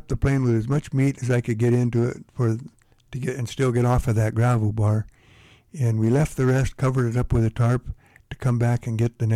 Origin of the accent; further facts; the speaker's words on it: Long Beach, California, United States; I grew up in California, both Mary Lou and I, in the Los Angeles area, and Long Beach, California. And it was a good childhood.